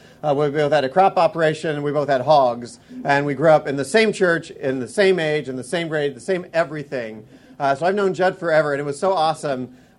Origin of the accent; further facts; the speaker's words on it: Kansas, United States; But like any good Kansan, I started sort of probing with questions.